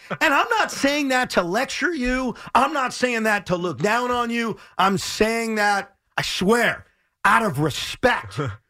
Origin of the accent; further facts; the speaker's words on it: New York, United States; this is me as a New Yorker, not as the coalition of Knicks hater. This is me as the New Yorker.